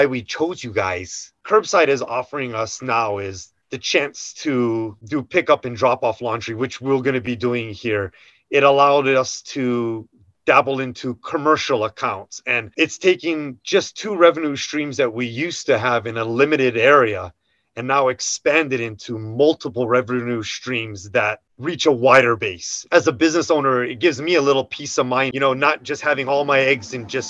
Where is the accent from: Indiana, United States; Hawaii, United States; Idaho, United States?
Hawaii, United States; now in Monterey, United States; I'm from Hawaii, so I have to throw a shock out there. We have a laundromat. It's 1,400 square feet here in Monterey, California.